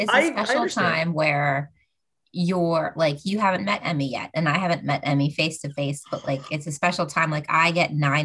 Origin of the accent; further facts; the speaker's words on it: Pennsylvania, United States; I grew up in Pennsylvania and I would go to Hershey Park at least once a year.